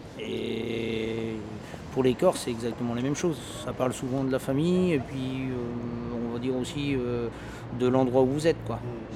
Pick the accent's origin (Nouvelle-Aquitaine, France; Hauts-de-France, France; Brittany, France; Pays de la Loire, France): Brittany, France; also born or lived in Corsica; du côté de mon père, je suis breton, ilien, et du côté de ma mère, je suis corse-sicilien.